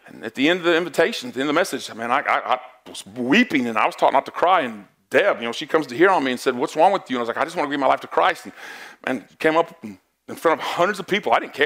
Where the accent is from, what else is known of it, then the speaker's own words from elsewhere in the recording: California, United States; Okay, I was born in California.